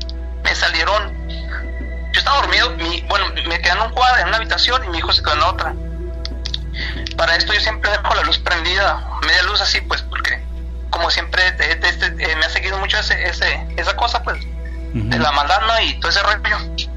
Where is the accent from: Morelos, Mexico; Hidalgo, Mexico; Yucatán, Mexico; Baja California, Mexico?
Baja California, Mexico; Tijuana; now in Tecate, Mexico; Soy de Tijuana, Tijuana.